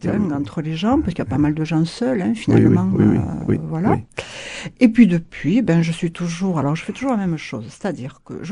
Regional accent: Agen, Occitanie, France; also born or lived in Toulouse; D'Agen même, voilà. Voilà. D'où mon accent, peut-être.

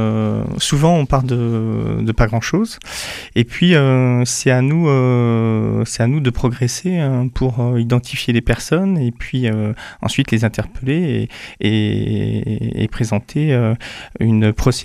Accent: Vesoul, Bourgogne-Franche-Comté, France; also born or lived in Annecy; now in Toulouse, France; j'ai beaucoup bougé en France. Je suis né à Annecy, je suis haut savoyard, mais j'ai passé toute mon enfance à Vesoul. Vesoul, rendu célèbre par

